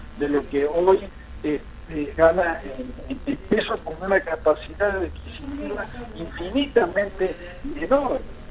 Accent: Argentina

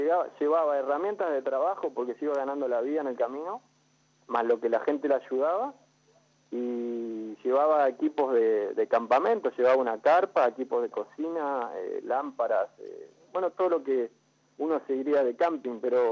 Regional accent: San Cayetano, Buenos Aires Province, Argentina; now in Iguazú, Argentina; Soy de la provincia de Buenos Aires, de un pueblo que se llama San Cayetano, cerca de Necochea.

